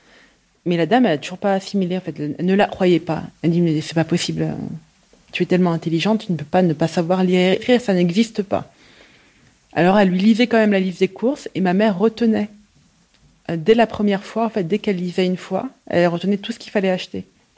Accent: Paris, Île-de-France, France; j'ai 42 ans. Je suis née et j'ai grandi à Paris et je suis journaliste. Je viens de ce qu'on appelle un village vertical, une cité.

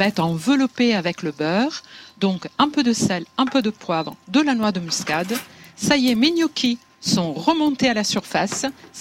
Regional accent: Italy; Et puis, comme on est italien, bien sûr, et comme on met très souvent du parmesan sur les pâtes

